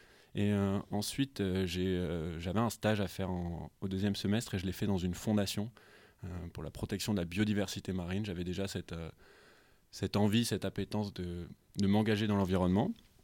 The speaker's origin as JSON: {"language": "French", "town": "Bordeaux", "region": "Nouvelle-Aquitaine", "country": "France", "lives_now": "Marseille, France", "said": "je suis originaire de Bordeaux et depuis maintenant quelques temps, je vis à Marseille."}